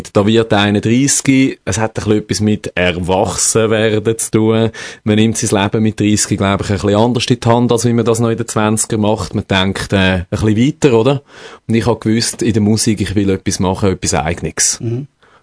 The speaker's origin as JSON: {"language": "German", "region": "St. Gallen", "country": "Switzerland", "tie": "born or raised there", "said": "Ich bin eigentlich ein Country Boy, so wie es im Buch steht, als Buch St. Gallen aufgewachsen, das ist im schönen Rheintal. Inmitten von Feldern und Wäldern."}